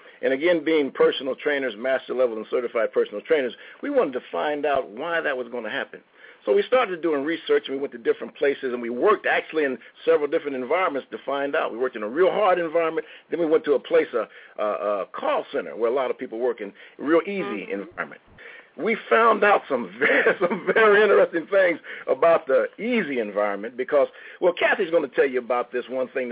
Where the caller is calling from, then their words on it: North Canton, Ohio, United States; We're calling from North Canton, Ohio, right above the Football Hall of Fame city.